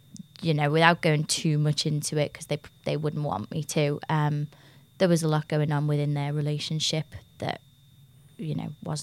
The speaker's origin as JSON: {"language": "English", "town": "Liverpool", "region": "North West England", "country": "United Kingdom", "tie": "born or raised there", "said": "So I grew up in Liverpool. Yeah. Very normal family, semi-detached house. I have a brother and a sister. Normal school."}